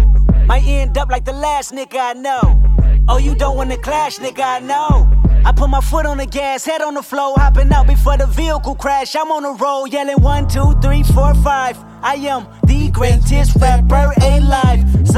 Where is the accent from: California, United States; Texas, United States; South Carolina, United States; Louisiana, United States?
California, United States; Compton; I come from Compton, we ain't have it all.